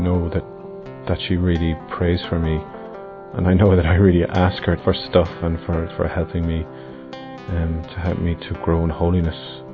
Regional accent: Ireland; I'm 31 and I'm from Ireland

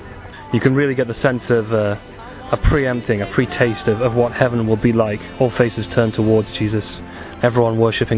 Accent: England, United Kingdom; and I'm 28, and I'm from England.

